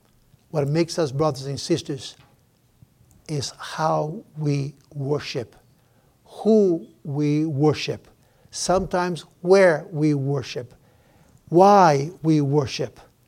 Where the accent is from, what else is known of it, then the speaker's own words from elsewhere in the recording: Brazil; Where I came from Brazil, we had a custom, and I hope that all of you should have this custom.